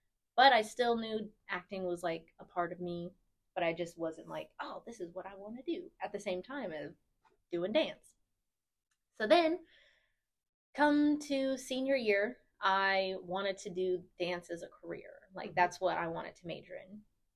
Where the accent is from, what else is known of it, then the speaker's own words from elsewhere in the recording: Las Vegas, Nevada, United States; And I'm from Las Vegas, so growing up there were some like that.